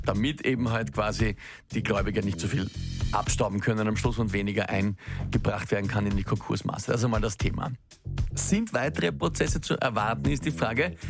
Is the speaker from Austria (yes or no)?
yes; Austria; Aber so dürfte das bei uns in Österreich ungefähr funktionieren.